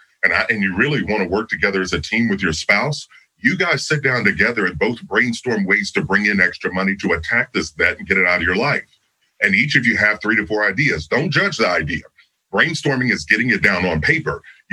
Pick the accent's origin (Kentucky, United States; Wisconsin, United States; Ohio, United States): Kentucky, United States; I grew up in Kentucky, so there are fields everywhere.